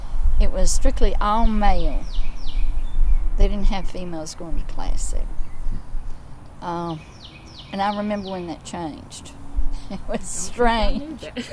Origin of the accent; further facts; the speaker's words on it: Spring Hill, United States; I grew up in Spring Hill, which was not in the city limits. We were considered country folks.